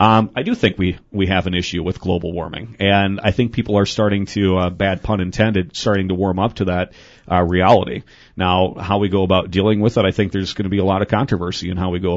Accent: Granton, Wisconsin, United States; We're in an area, my hometown of Granton, Neillsville, Loyal, and Greenwood, in 10 years lost the equivalent of the entire Loyal student body in student enrollment.

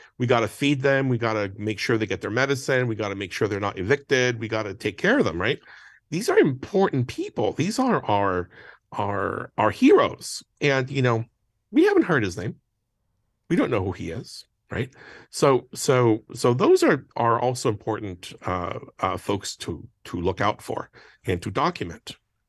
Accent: Texas, United States; I came here from Texas. I'm Mexican American. I came here in the year 2000.

